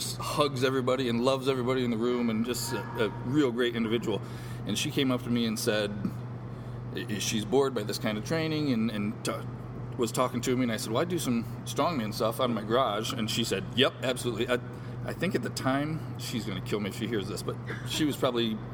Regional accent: Montpelier, Ohio, United States; back in my hometown in Montpelier, Ohio. It is called Battle of the Borders, because it's on the border of Ohio, Michigan, and Indiana.

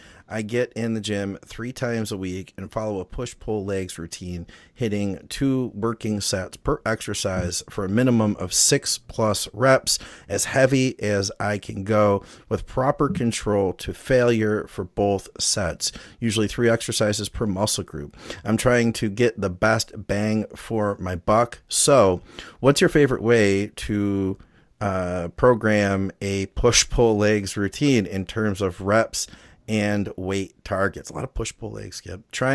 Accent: Midwest, United States; accent: Midwest; I've got my Midwest accent kicking and we're really nasally on the A's.

